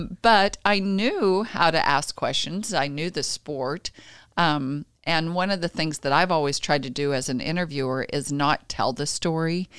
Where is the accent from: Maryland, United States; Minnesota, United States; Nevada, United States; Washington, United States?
Nevada, United States; Las Vegas; So I was born in Las Vegas, which is kind of odd because for the last 25 or 30 years, a lot of what's happened in the rodeo industry has happened in Vegas. But I grew up there.